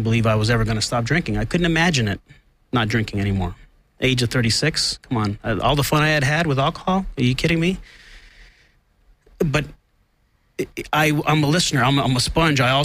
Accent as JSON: {"language": "English", "town": "Los Angeles", "region": "California", "country": "United States", "tie": "born or raised there", "said": "Born and raised in Silver Lake, Hollywood."}